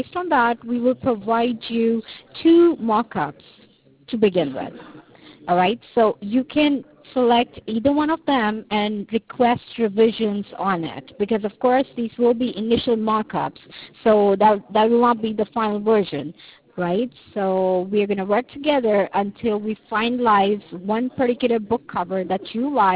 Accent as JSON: {"language": "English", "country": "South Africa", "said": "I'm from South Africa, by the way. That's the reason why I have this funny accent. It's not Indian and it's not Malaysian. It's something of a mix-up."}